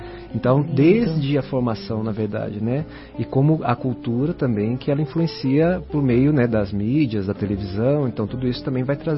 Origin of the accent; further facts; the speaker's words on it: Goiás, Brazil; Eu cursei 2 anos de musicoterapia na faculdade em Goiás, né, sou goiano.